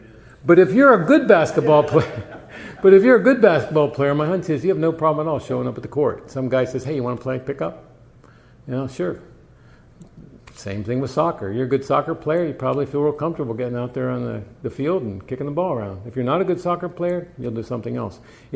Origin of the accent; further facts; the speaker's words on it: Pittsburgh, Pennsylvania, United States; now in Indiana, United States; You know, I grew up in Steeler country. Pittsburgh doesn't have a basketball team, but they have a football team.